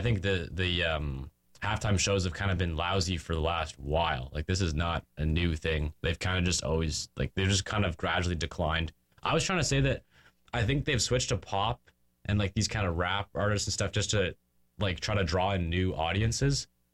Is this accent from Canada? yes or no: yes; Canada; I as a Canadian, I kind of appreciate it.